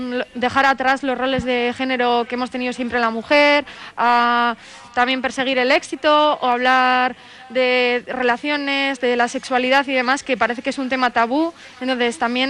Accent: Vitoria-Gasteiz, Basque Country, Spain; al final soy de Gasteiz, hablo euskera y hay que impulsarlo.

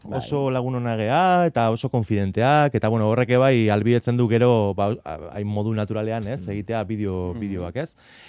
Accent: Bilbao, Basque Country, Spain; ni berez Bilbokoa naiz

